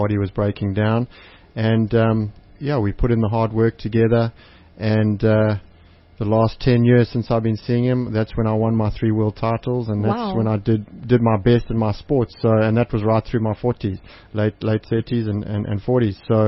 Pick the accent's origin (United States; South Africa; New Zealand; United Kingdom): South Africa; Durban, KwaZulu-Natal; Yeah, I grew up in Durban.